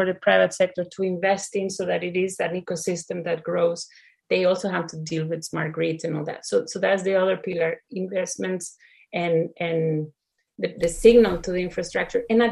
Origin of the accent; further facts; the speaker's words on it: Costa Rica; English is a second language; also born or lived in United States; now in Europe; I actually, because I am from Costa Rica, from Latin America, and because I live in Europe and I lived in the US, I have a kind of triangle in my head